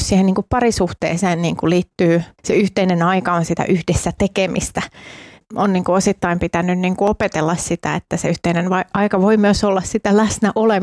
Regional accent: Ostrobothnia, Finland; Mä tuun Pohjanmaalta ja mulla on semmoinen hyvin niin kuin voimakas tämmöinen niin kuin pohjalainen tämmöinen yrittäjäkulttuuri

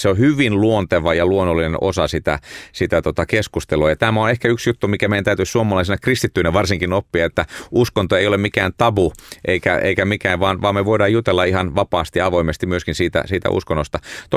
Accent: Indonesia; now in Finland; mä kasvoin Indonesiassa, joka on tietysti enemmän tämmöinen pluralistinen maa

